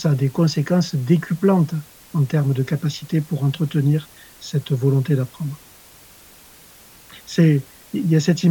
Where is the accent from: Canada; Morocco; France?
France; Ça doit beaucoup vous parler à vous en tant que Belge qui êtes meilleur que nous, Français, dans le cyclisme